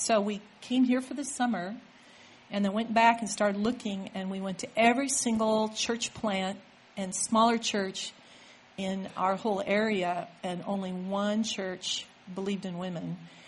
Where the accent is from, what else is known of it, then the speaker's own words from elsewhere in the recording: Eugene, Oregon, United States; now in Nashville, United States; I'm from Eugene. I tell people in Nashville because they really honestly sometimes don't know what to make of me. And I just say I'm a hippie from Eugene, Oregon.